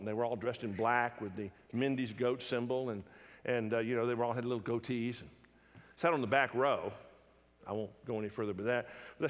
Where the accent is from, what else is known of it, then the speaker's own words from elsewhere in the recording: United States; And so as an American, I'm tempted to be depressed.